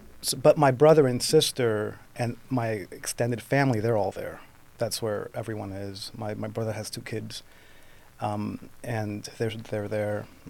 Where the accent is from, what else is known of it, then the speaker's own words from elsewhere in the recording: Brooklyn, New York, United States; Growing up in New York, it was like, watch out. I grew up in a very tough neighborhood. East New York was considered, still is, the murder capital of New York, right?